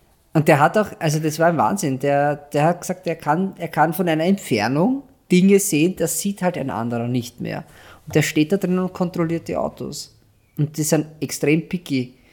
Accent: Austria; als Österreicher.

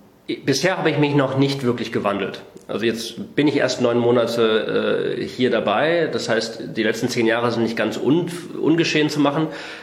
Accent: Saxony-Anhalt, Germany; Ich bin im Osten aufgewachsen, in Sachsen-Anhalt. Erst auf einer Militärbasis von der NVA, weil mein Vater war bei der NVA, war Major, das heißt Offizier.

